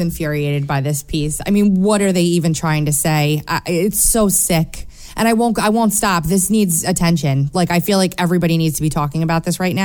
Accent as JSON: {"language": "English", "region": "New York", "country": "United States", "tie": "born or raised there", "said": "I grew up in New York where the Guido hair was like a thing"}